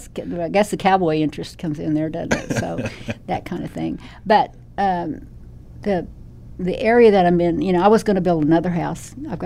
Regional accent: England, United Kingdom; And we're English.

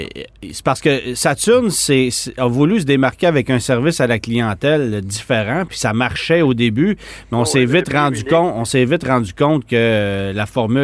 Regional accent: Quebec, Canada; chez nous, au Québec

